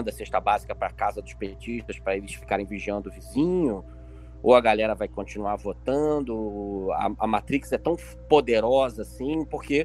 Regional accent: Rio de Janeiro, Brazil; É igual eu hoje, como carioca, eu não consigo mais conversar com carioca.

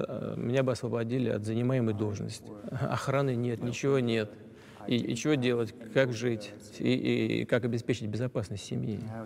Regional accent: Saint Petersburg, Russia; now in Moscow, Russia; я приехал из Ленинграда, из Петербурга в Москву

